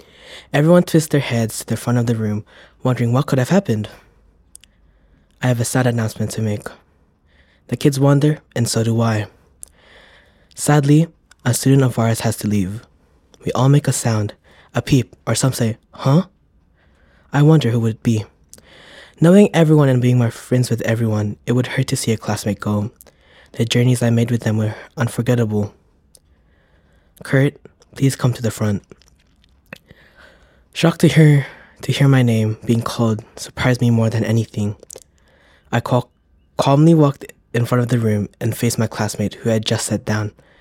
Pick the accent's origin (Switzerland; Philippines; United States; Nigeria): Philippines; I am Filipino.